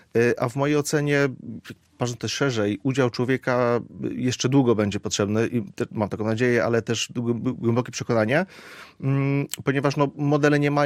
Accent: Katowice, Silesian Voivodeship, Poland; ale także ja jestem z Katowic, więc Kluski Śląskie to jest coś bardzo blisko mego serca.

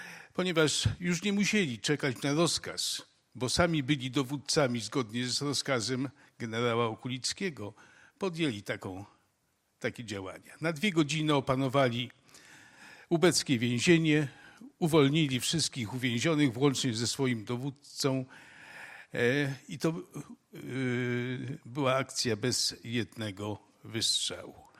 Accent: Łowicz, Łódź Voivodeship, Poland; born there; Urodziłem się w Łowiczu.

